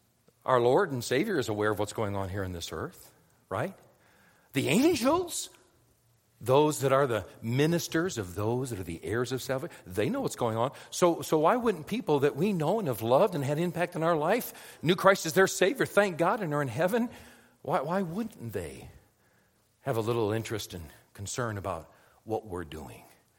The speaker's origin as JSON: {"language": "English", "town": "Detroit", "region": "Michigan", "country": "United States", "said": "Anyway, I'm from Detroit."}